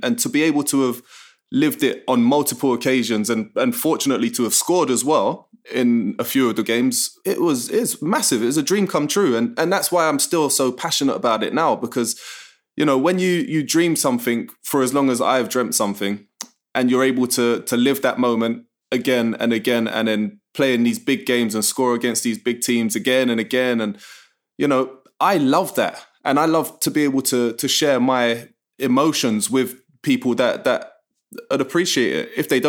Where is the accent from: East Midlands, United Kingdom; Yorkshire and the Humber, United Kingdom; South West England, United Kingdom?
Yorkshire and the Humber, United Kingdom; Leeds; also born or lived in London; listen, I'm from Leeds stroke London.